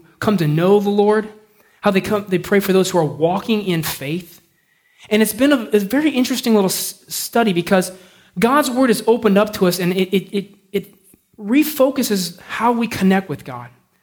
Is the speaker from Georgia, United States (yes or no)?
no; California, United States; I grew up in California, so we visited snow.